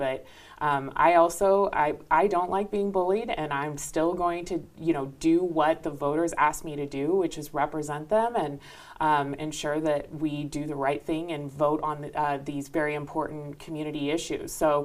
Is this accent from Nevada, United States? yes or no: yes; Sparks, Nevada, United States; also born or lived in Reno; Well, what makes me sad is that I grew up here. I was born in Reno, grew up in Sparks, and love this community